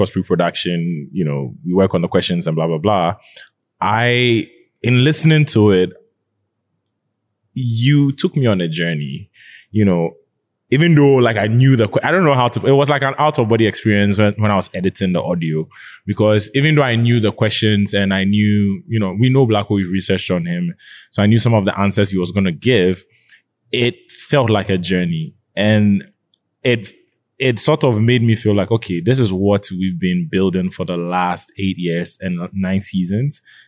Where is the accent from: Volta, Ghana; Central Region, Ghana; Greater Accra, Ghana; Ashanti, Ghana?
Greater Accra, Ghana; Dansoman; Because I grew up in Danceman, Joseph grew up in Danceman.